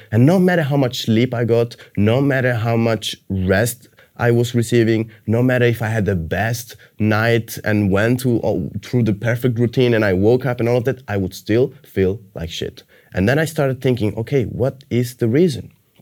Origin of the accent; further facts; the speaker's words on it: Sicily, Italy; I grew up in Sicily, and it's a very traditional, very close culture with a lot of, in a sense, limitations and a lot of structures and traditional ways of thinking and mindset.